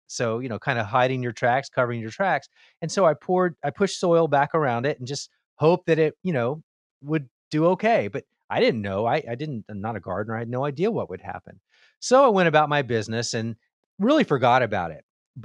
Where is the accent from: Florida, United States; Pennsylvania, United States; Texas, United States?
Florida, United States; Miami; I was the youngest of four boys. I grew up in Miami, Florida.